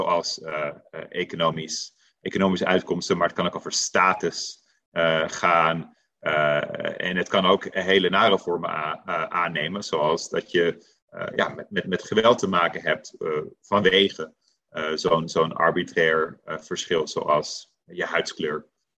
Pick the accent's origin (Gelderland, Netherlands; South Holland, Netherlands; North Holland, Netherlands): North Holland, Netherlands; Amsterdam; also born or lived in United States / London; ik ben geboren getogen in Amsterdam. Heb daar gestudeerd, ben uiteindelijk in Amerika beland, aan Harvard, waar ik ben gepromoveerd, een tijdje les heb gegeven ook. Ik heb ook in Londen gewoond en gewerkt.